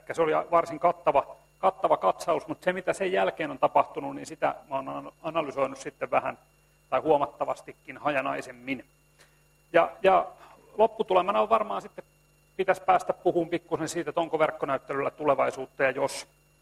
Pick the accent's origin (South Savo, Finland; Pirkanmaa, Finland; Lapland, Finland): Pirkanmaa, Finland; Tampere; tuun Tampereelta